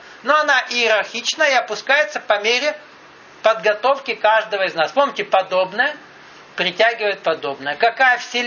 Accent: Krasnodar Krai, Russia; Ой, я только краснодарский казак и никогда ростовским не стану.

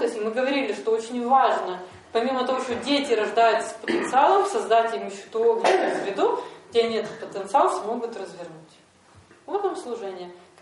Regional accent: Odesa, Odesa Oblast, Ukraine; Как мне говорят, а вы откуда? Я говорю, с Одессы.

